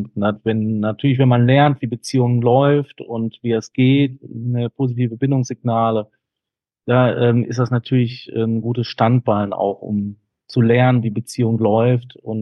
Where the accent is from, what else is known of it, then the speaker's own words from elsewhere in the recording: Cologne, North Rhine-Westphalia, Germany; ich komme aus Köln und arbeite und lebe hier.